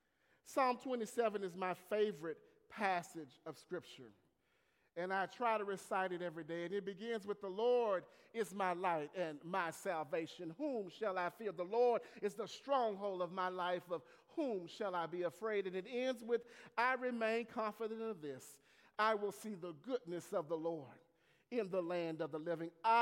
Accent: Marshall, Texas, United States; who is a native of my hometown, Marshall, Texas, Mother Opal Lee.

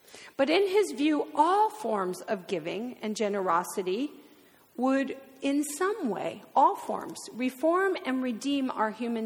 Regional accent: California, United States; and I'm very Californian. So in New York, as I understand it, there's a place called the Bowery. In L.A., we called it Skid Row.

